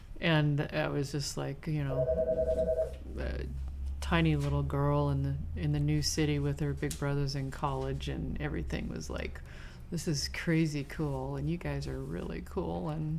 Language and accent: English; Las Vegas, Nevada, United States; No, I grew up in Southern Nevada. I grew up in Las Vegas and came up here to go to college.